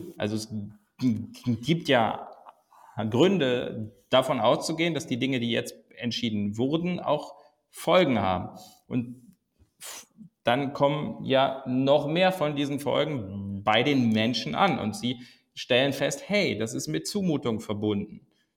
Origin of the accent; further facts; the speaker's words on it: Rhineland, Germany; ich komme aus dem Rheinland